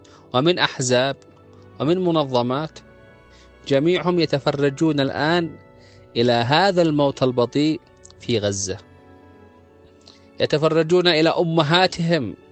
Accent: Yemen; يعني أنا عندما أتكلم وأنا يمني أحمد الله وأرفع رأسي أمام الناس جميعا

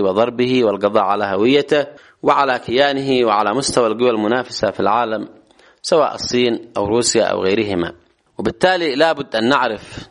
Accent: Yemen; ولنا نحن كيمنيين

